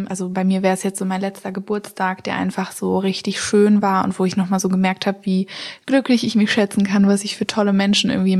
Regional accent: Witten, North Rhine-Westphalia, Germany; Ich bin in Witten groß geworden.

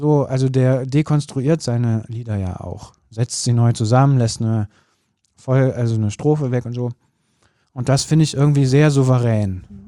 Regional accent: North Rhine-Westphalia, Germany; Ich bin ja im Bergischen Land groß geworden, am Ende der Welt, um nicht arisch zu sagen.

